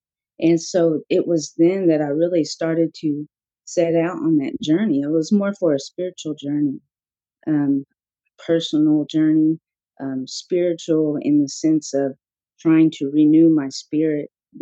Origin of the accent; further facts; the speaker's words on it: Oklahoma, United States; But getting back to where I'm from and the tribes that I'm a part of is, you know, growing up in Oklahoma, there's 39 tribes there just within the state.